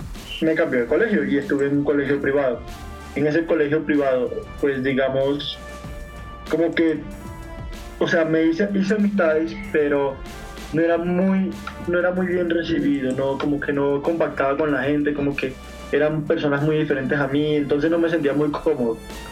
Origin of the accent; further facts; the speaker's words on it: Cesar, Colombia; born there; yo nací en Cosi Cesar el 15 de junio del 2000. Yo apenas voy para 20 añitos.